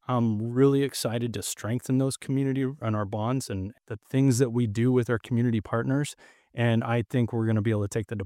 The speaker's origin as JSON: {"language": "English", "town": "Glendale", "region": "Arizona", "country": "United States", "tie": "born or raised there", "said": "I grew up in Glendale, Arizona."}